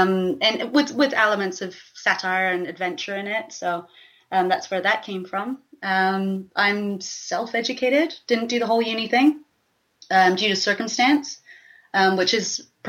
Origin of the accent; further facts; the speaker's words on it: South Africa; born there; also born or lived in Botswana; But I was born in South Africa originally, lived in Botswana predominantly. I've lived in 7 countries to date, with a couple of stints in the States for just out of curiosity and interest.